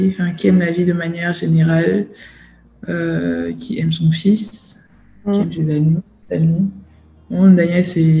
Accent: Cameroon; also born or lived in Bordeaux; now in France; j'ai quitté le Cameroun en 2005 pour aller vivre avec mes parents, enfin, mon père à la base. Du coup, oui, j'ai fait toutes mes études à Bordeaux plus exactement

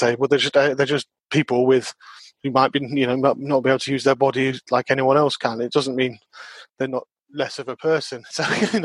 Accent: Watford, East of England, United Kingdom; I remember when I grew up in Watford near London

